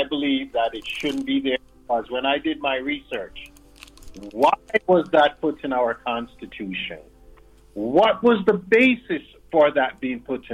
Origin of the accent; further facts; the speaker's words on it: Jamaica; born there; because I was born in Jamaica.